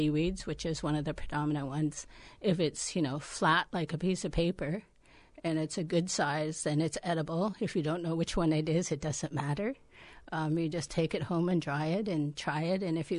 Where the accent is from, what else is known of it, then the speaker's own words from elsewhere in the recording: Ketchikan, Alaska, United States; Yes, I'm from Ketchikan, born and raised here.